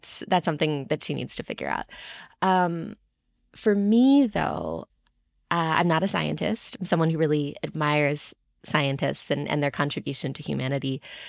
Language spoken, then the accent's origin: English; Nashville, Tennessee, United States; different from where I grew up in Nashville, where that meant like specifically Cherokees, specifically people who related to me, specifically like one or two other people in my high school.